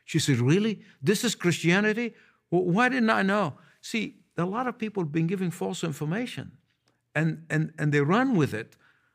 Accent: Egypt; whether it be in India or my hometown, the country of Egypt, or anywhere in the Middle East

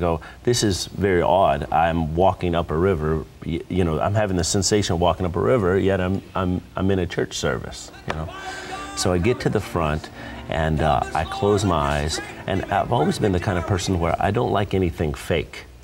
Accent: Texas, United States; I'm originally from Texas, and as a young man in Texas

